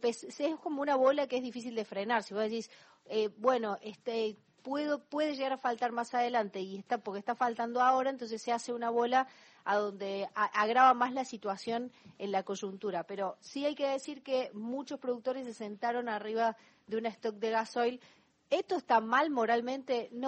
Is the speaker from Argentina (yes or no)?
yes; Argentina; Yo como argentina también digo